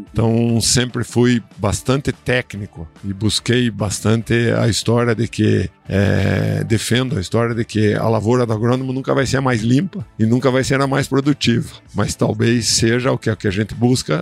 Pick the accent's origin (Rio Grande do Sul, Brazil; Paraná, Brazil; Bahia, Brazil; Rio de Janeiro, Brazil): Paraná, Brazil; Ponta Grossa; Minha família era família de comerciante e tudo, morava em Ponta Grossa, nasci em Ponta Grossa.